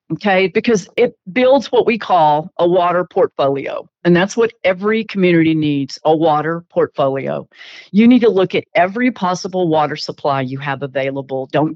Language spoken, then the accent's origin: English; Portales, New Mexico, United States; I will tell you this, you know, Portales, my hometown, is just 19 miles south of us